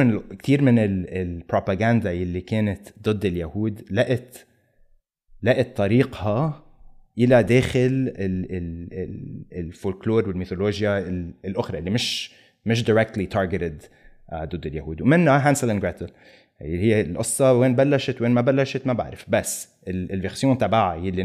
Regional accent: Beirut, Beirut Governorate, Lebanon; بس أنا ربيت ببيروت تحت الاحتلال

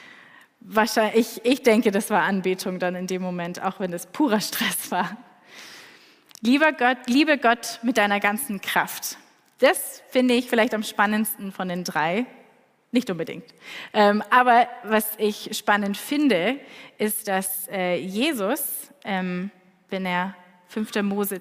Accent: United States; also born or lived in Austria; ich bin in Österreich geboren, aber in den USA groß geworden, habe 12 Jahre in den USA gelebt, meine Eltern wohnen noch immer dort.

